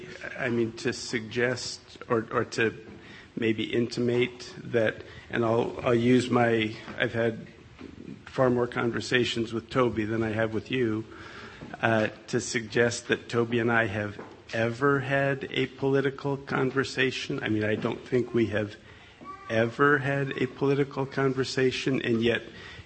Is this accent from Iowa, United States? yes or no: yes; Pella, Iowa, United States; When I was a kid, growing up in Pella, Iowa, the son of the preacher